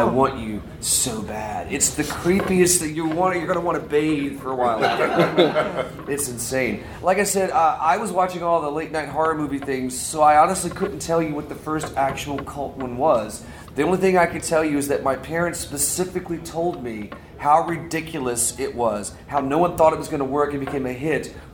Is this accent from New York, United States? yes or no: no; Goldsboro, North Carolina, United States; because I'm from North Carolina, Goldsboro, North Carolina